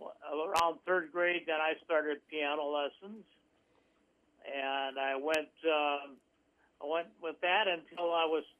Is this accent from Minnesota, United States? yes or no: yes; Rochester, Minnesota, United States; also born or lived in Stewartville; Well, I was born in Rochester. For the first through second grade, I was at Stuartville. That was the town that I actually was from. And then we moved to Rochester, and I was there all the rest of my life until I went to college.